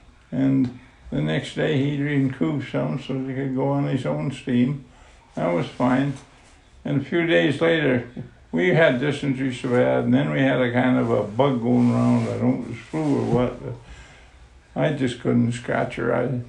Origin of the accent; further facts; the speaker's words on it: Western Canada, Canada; and I came from Western Canada